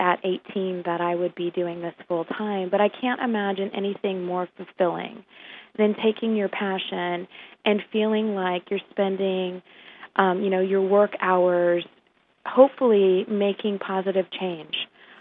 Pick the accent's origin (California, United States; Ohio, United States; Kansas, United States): Kansas, United States; Well, I think I'm your average American. I grew up in Kansas. I ate meat and went to the rodeo